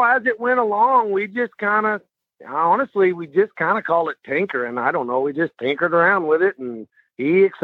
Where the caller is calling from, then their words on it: Ravenna, Texas, United States; I am in a little town just outside of Bonham, Texas, which is roughly about 50 miles east of Gainesville. We live up here and little town called Ravenna, population 206.